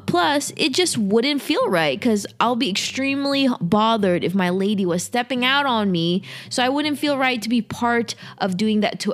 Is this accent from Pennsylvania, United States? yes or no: no; California, United States; now in Los Angeles, United States; I'm here in LA with a double digit, like maybe 56 degrees. I was originally from NorCal.